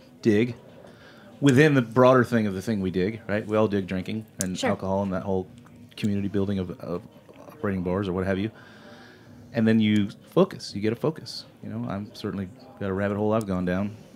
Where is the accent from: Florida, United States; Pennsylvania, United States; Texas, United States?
Florida, United States; When I grew up in Florida, same thing, right?